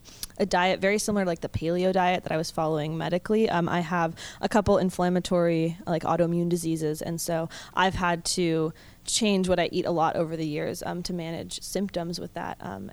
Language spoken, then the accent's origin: English; Pittsburgh, Pennsylvania, United States; I use she, they pronouns, and I'm from Pittsburgh. I grew up in Morningside in Squirrel Hill, and I'm now a student at Pitt